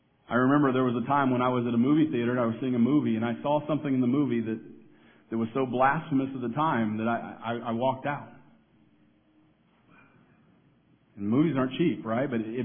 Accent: Kansas City, Missouri, United States; in my hometown of Kansas City, there's a place called the Plaza.

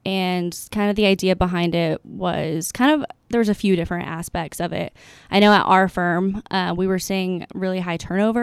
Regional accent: Riverton, Wyoming, United States; I grew up just outside of Riverton. So I went to school in Wind River, a little Pavilion, Wyoming.

